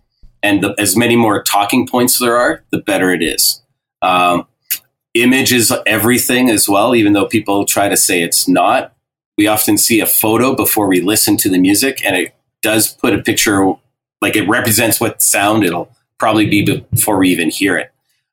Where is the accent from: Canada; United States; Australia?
Canada; Alberta; Twitter, I'm from Alberta.